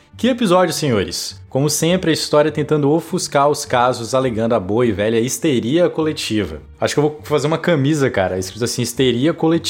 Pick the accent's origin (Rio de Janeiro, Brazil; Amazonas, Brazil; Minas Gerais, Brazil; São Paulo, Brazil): Amazonas, Brazil; eu sou do Amazonas, né?